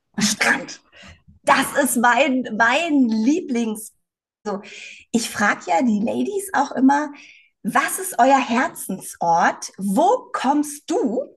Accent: Northern Germany, Germany; Ich komme ja eigentlich aus Norddeutschland, von der Ostsee. Also ich bin auch wirklich ein Strandgirl, ein Beachgirl, ein nordisches Beachgirl.

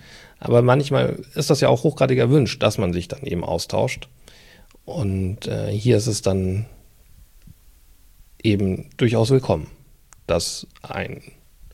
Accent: Regensburg, Bavaria, Germany; born there; ich komme ja gebürtig aus Regensburg

